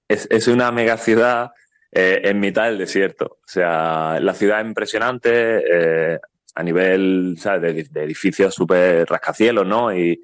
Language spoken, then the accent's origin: Spanish; Granada, Andalusia, Spain; yo soy de Granada y bueno, tenemos la Sierra Nevada cerca, tenemos la naturaleza cerca